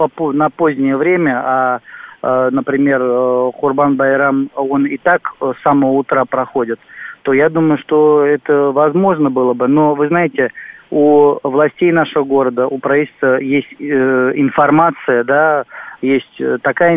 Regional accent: Moscow, Russia; я сам москвич, мой отец москвич

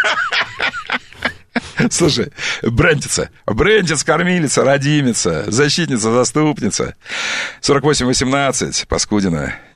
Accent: Omsk, Omsk Oblast, Russia; Я из Омска, она из Омска, она то Сиденко, то Сидоренко

